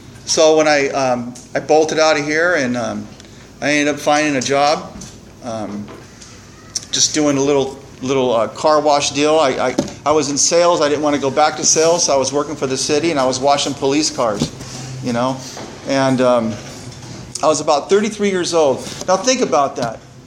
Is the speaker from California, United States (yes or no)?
yes; Santa Maria, California, United States; Growing up in Santa Maria made it easy to come home.